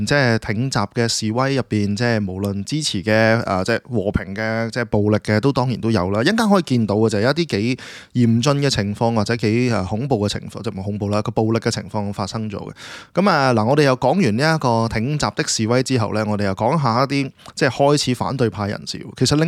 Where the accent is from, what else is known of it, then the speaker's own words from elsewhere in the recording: Hong Kong; 但是對於民主社會和我們香港人就距離比較遠一點